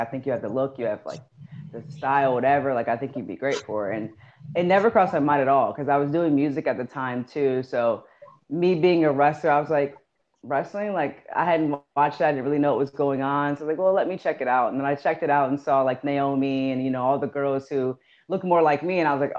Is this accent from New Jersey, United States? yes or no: no; Canton, Ohio, United States; So I'm originally from Canton, Ohio.